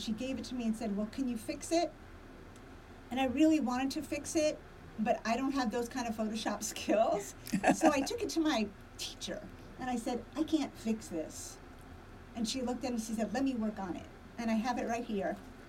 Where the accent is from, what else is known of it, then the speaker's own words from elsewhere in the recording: New York, United States; I'm from New York, and you're not negative, you don't fit in.